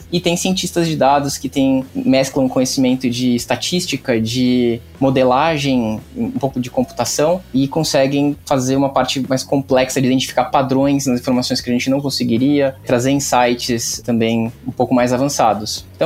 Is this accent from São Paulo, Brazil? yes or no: yes; São Paulo, Brazil; Bom, sou paulistano, tô aqui 32 anos